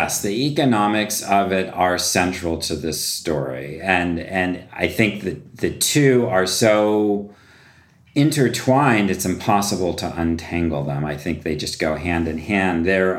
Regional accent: Georgia, United States; especially in my home state of Georgia

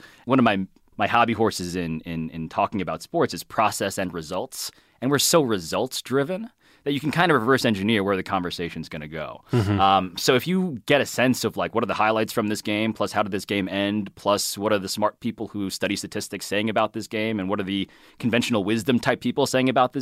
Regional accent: Manhattan, New York, United States; I'm from Manhattan. Born and raised.

